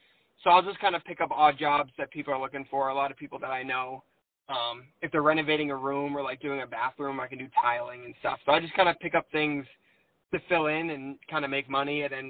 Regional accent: Nottingham, New Hampshire, United States; now in Northwood, United States; So I grew up in Nottingham, New Hampshire, which is right, like, around Lee area.

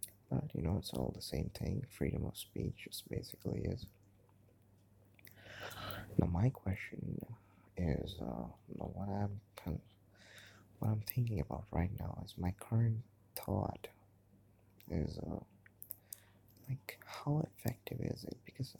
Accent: Kolkata, West Bengal, India; I grew up in India. I'm from Kolkata, by the way. It's called Calcutta. It's called Kolkata, like Kolkata. which is a city, which is a very populous city.

